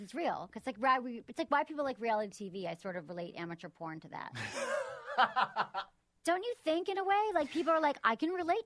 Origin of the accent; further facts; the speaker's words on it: Michigan, United States; No, in Michigan.